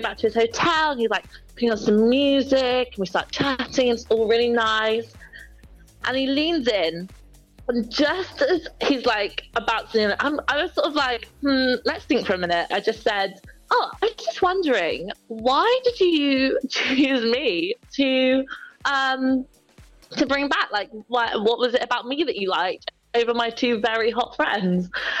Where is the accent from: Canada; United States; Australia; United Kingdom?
United Kingdom; London; I'm actually living out here for a little while, but I'm originally from London, so.